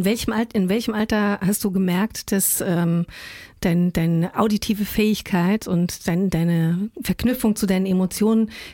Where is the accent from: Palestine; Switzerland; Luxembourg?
Luxembourg; Ich bin ja in Luxemburg aufgewachsen, eine ganz große italienische Community